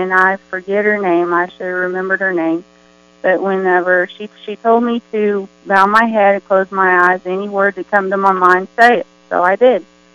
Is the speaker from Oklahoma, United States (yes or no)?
yes; Oklahoma, United States; also born or lived in Idaho; I was born in Idaho, and I grew up here in Oklahoma.